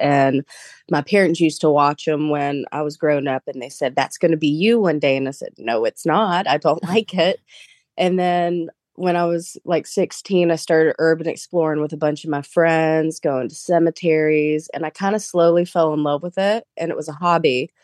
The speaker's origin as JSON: {"language": "English", "town": "Tybee Island", "region": "Georgia", "country": "United States", "tie": "born or raised there", "said": "but had some really terrifying experiences growing up on Tybee Island."}